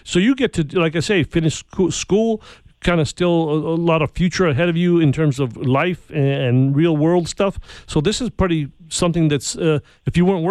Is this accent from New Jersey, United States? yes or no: no; Santa Fe, New Mexico, United States; I grew up in Santa Fe, New Mexico, and actually have a friend or two playing up there and in the league.